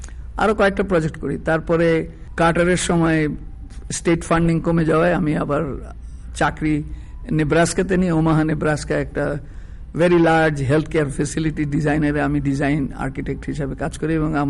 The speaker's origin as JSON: {"language": "Bangla", "country": "Bangladesh", "said": "আমি বাংলাদেশ থেকে এসেছি, Dhaka Bangladesh university of engineering and technology থেকে ব্যাচেলর করেছি 1972-তে।"}